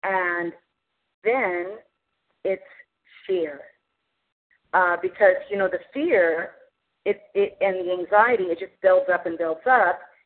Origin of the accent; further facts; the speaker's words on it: California, United States; I'm from California and newly recovered.